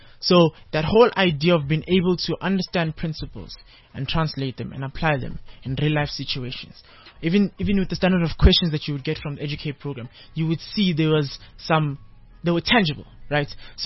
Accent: Kempton Park, Gauteng, South Africa; I'm from Nokam Park, right? In the Kempton Park, yeah. I'm 21 years of age.

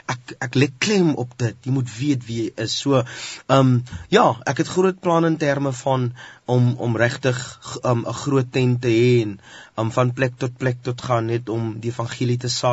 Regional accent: Welkom, Free State, South Africa; Ja, ek is van die Vrystaat Welkom, ja. Dis waar my naalstring ingevryf is met sout. Ja, dis waar ek opgegroei het, ja.

